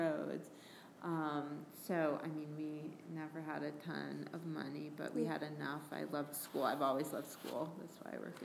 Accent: Woodbury, Connecticut, United States; Okay, well, I grew up in Woodbury, Connecticut.

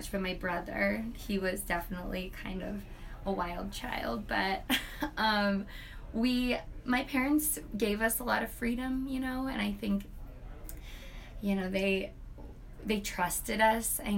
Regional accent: Jacksonville, Florida, United States; born there; also born or lived in Virginia; So I moved around a lot. I was born in Jacksonville, Florida. We moved to Virginia.

